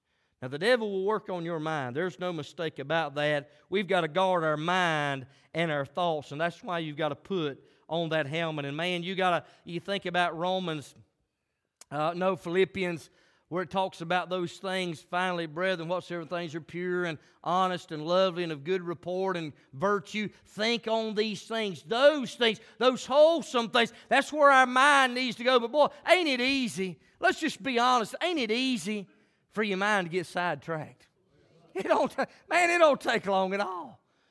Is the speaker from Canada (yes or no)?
no; the South, United States; born there; I'm glad I was born in the South.